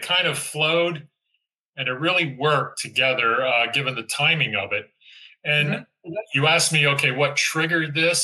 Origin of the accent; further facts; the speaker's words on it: Easton, Pennsylvania, United States; Well, born and raised in Lehigh Valley, specifically in Easton, PA.